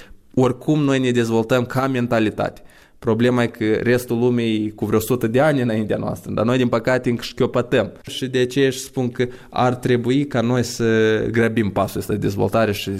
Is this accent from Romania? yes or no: no; Moldova; Sunt mândru de țara mea, de pământul meu. Sunt mândru de fapt că sunt moldovean